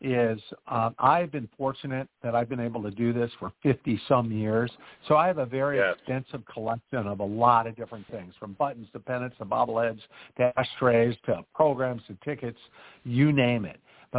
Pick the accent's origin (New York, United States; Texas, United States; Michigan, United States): Michigan, United States; Ann Arbor; now in Chelsea, United States; That's not my hometown. It's where I live now. Ann Arbor is my hometown.